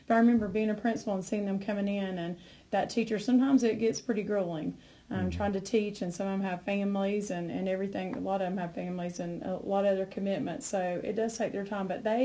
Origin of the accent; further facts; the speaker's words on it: United States; We're both from Haywood County, in case you hear our accents.